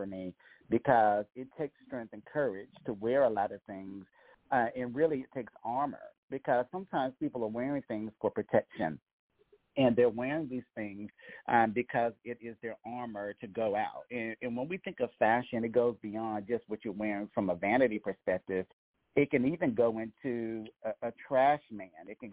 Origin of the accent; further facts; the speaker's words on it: Columbus, Georgia, United States; also born or lived in Berlin; I'm from Columbus, Georgia, which is a military town, Fort Benning.